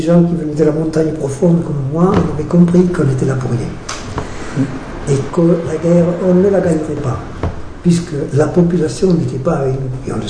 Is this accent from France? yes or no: yes; Occitanie, France; je suis né dans l'Aveyron